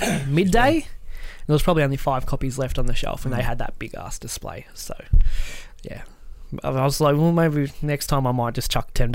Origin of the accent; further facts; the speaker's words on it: Australia; Come on, we're two Aussie blokes in the bottom of fuck all nowhere.